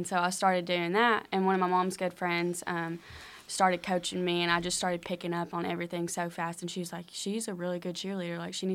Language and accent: English; Jonesboro, Arkansas, United States; I'm from Jonesboro, so I got really homesick and came home one weekend